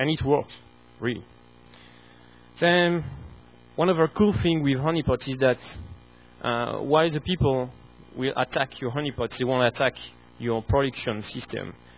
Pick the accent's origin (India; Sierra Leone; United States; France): France; English is a second language; I'm coming from France, and I work for the French equivalent of the Department of Energy, U.S. Department of Energy.